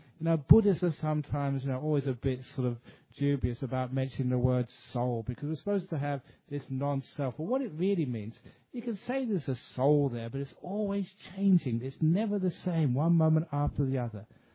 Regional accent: England, United Kingdom; my home country, like England

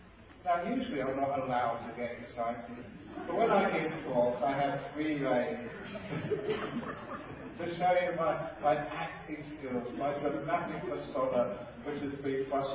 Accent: Perth, Western Australia, Australia; one of those was last year in my hometown in Australia, of Perth, Western Australia

